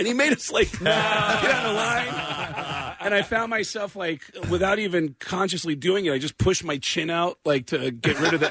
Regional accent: New York, United States; I'm from New York. I was home on September 11th.

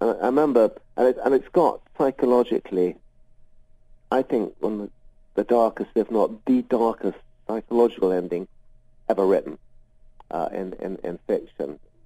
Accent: Brighton, South East England, United Kingdom; I first read Brighton Rock when I was 14 and living and growing up in Brighton, where the book was set.

